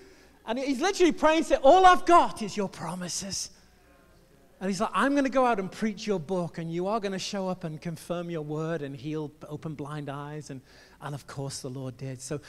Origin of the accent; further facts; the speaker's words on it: England, United Kingdom; I grew up in England.